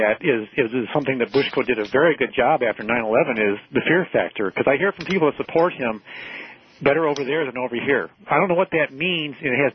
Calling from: Sylvania, Ohio, United States; Sylvania.

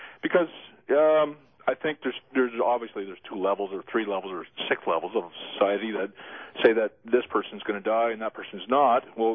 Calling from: Bell River, Ontario, Canada; Bell River, Ontario.

